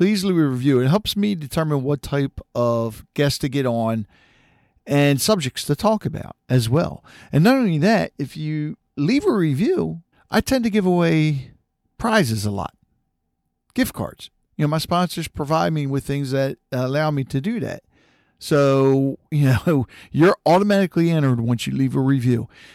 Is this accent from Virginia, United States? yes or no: no; Maryland, United States; I grew up here in Harford County.